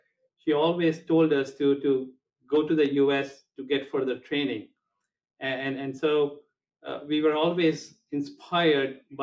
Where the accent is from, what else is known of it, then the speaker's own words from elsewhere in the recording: India; So I grew up in India, and so my entry into medicine probably was influenced by my parents.